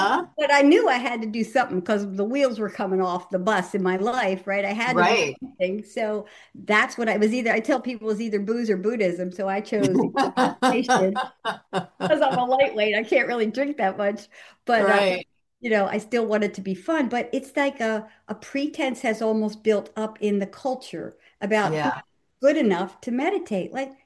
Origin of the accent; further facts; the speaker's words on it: Philadelphia, Pennsylvania, United States; I think it's because I grew up in Philly, where they're hilarious. We're hilarious people, right? And Italians are very loud and very funny.